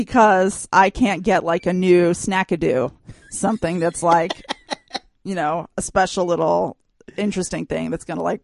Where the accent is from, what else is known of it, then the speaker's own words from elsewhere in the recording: United States; moved away; okay, so I grew up in America.